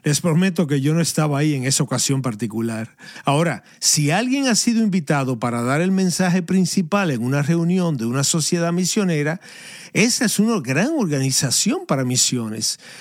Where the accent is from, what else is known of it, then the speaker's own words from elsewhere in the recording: Edinburgh, Scotland, United Kingdom; Spanish is a second language; la ciudad de Edimburgo, Escocia, donde yo nací y crecí.